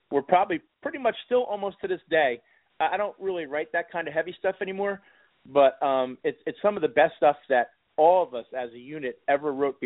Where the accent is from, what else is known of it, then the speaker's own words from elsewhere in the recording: Point Pleasant, New Jersey, United States; And, you know, I'm born and raised in Point Pleasant, New Jersey.